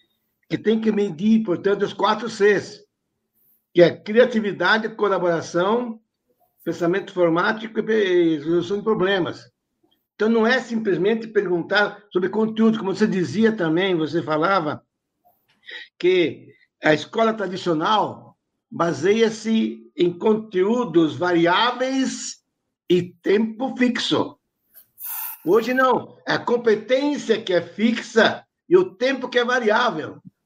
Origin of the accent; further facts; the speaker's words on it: Rodeio, Santa Catarina, Brazil; eu quando fui para o primeiro primário lá de, na minha terra, Rodeio, que tem 10 mil habitantes hoje, mais ou menos, não chega a isso.